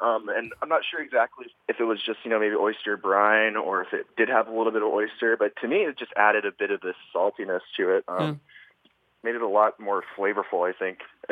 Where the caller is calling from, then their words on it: San Antonio, Texas, United States; I'm from San Antonio, Texas.